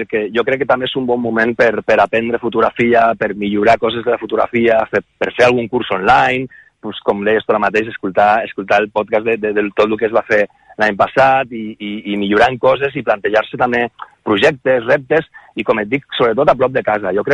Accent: L'Hospitalet de l'Infant, Catalonia, Spain; vam néixer a l'Hospitalet de l'Infant als 70 de 80 vam tenir molta sort

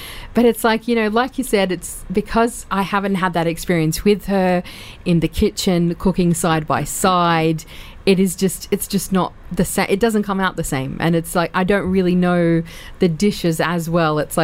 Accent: Australia; Nigerian, grew up in England, in the UK. My family's of Iraqi background. We grew up in Australia.

